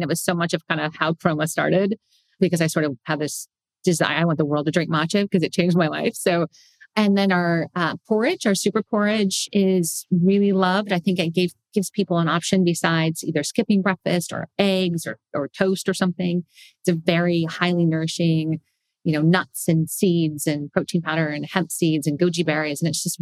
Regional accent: California, United States; I mean, I came from the Bay Area, for God's sake.

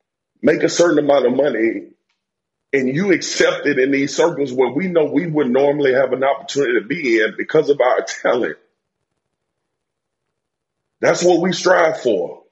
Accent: Baton Rouge, Louisiana, United States; now in Texas, United States; I grew up in South Baton Rouge, Louisiana. I have met some of the best people I've known, white, black, Hispanic, in my own city and state. And I live in Texas

